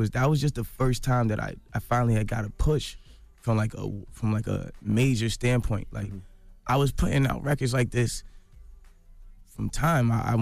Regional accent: Canada; I'm a kid from Canada.

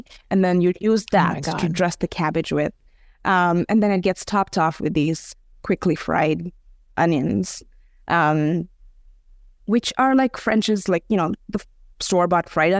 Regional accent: India; I'm Indian, but my husband is Serbian.

